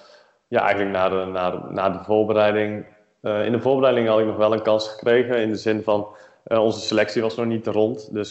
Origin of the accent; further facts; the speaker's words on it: Netherlands; omdat ik best wel de nuchter in sta als Nederlander.